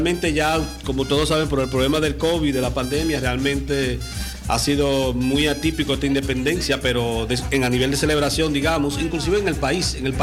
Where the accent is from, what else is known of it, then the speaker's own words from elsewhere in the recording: Dominican Republic; tener un propio patrimonio cultural, social y hasta económico como dominicano, que estamos expandidos en el mundo entero